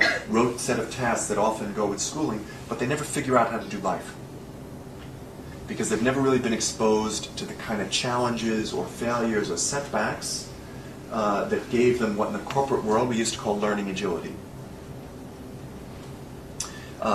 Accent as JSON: {"language": "English", "town": "New York City", "region": "New York", "country": "United States", "said": "Okay, I'm from New York City."}